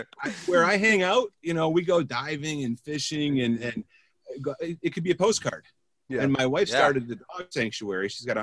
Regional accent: Michigan, United States; Canada doesn't count because I'm from Michigan.

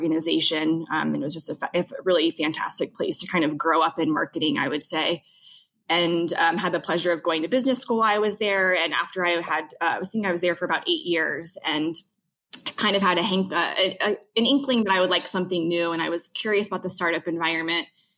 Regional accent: Cincinnati, Ohio, United States; I'm from Cincinnati

